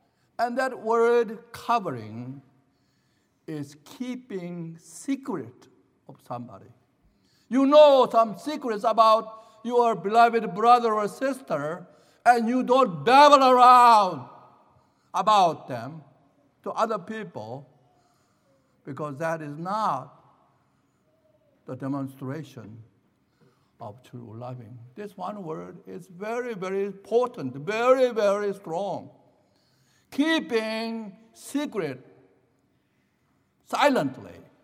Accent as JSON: {"language": "English", "country": "South Korea", "tie": "born or raised there", "said": "when I was growing up in South Korea."}